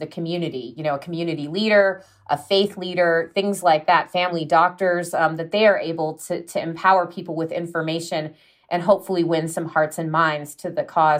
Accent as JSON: {"language": "English", "country": "United States", "said": "And unfortunately, some of this is the fault, really, of my home country, the U.S."}